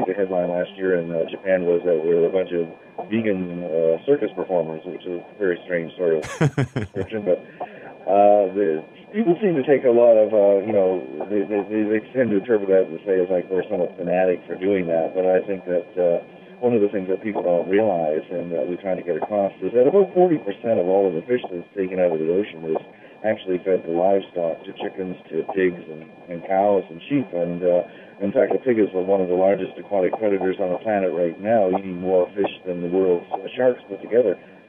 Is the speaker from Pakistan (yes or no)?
no; Canada; I'm ready to apologize for being a Canadian